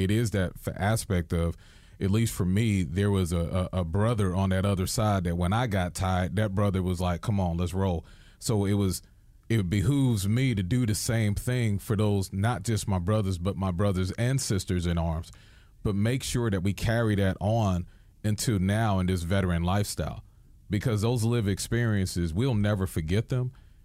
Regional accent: New York, United States; especially as a New Yorker, if you will.

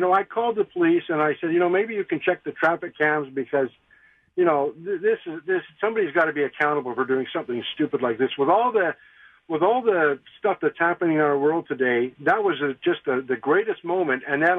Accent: Canada; I'm Canadian

